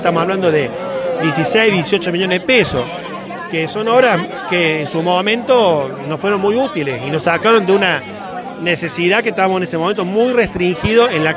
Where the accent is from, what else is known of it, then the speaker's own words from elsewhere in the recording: Sinsacate, Córdoba, Argentina; hoy somos todos sinsacatenses, yo creo que somos todos argentinos